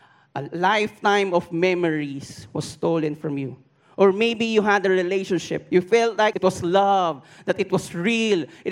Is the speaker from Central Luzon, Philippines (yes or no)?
no; Quezon City, Metro Manila, Philippines; I was a freshman in UP Los Baños, and I'm not from Los Baños, I'm from Quezon City, but I studied in Los Baños.